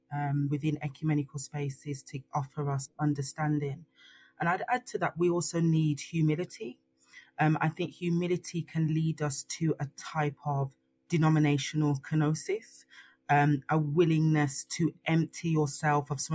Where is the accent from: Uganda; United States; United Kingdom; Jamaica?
United Kingdom; Birmingham, West Midlands; growing up in Birmingham, I went on an internship and spent 2 years